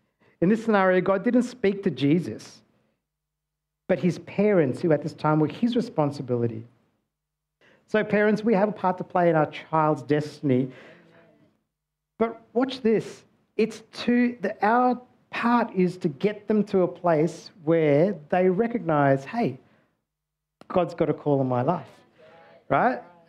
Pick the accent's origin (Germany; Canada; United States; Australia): Australia; also born or lived in South Africa; I wasn't born in Australia. I was born in South Africa. Came here when I was young. But my parents brought me here. And the rest of my life's unraveled here.